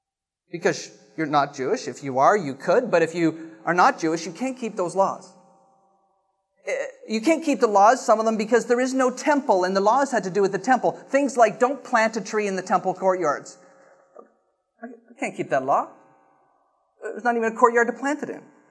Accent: Canada; I'm Canadian.

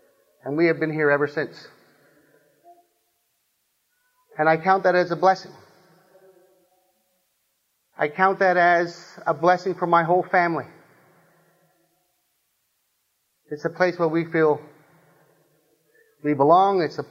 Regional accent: Scotland, United Kingdom; Because of being Scottish again, as long as it's not a huge order, I will buy.

